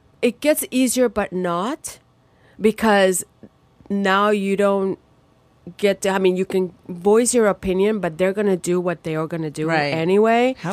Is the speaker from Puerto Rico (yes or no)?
yes; Puerto Rico; moved away as an adult; now in California, United States; I came to California to study.